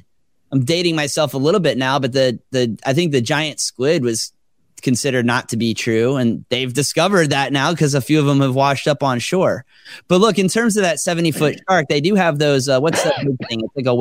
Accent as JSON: {"language": "English", "town": "Jupiter", "region": "Florida", "country": "United States", "tie": "born or raised there", "said": "There used to be ditches that would feed into the Loxahatchee River where I grew up in Jupiter, and that's brackish water."}